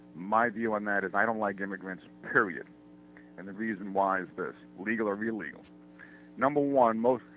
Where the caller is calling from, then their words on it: Montana, United States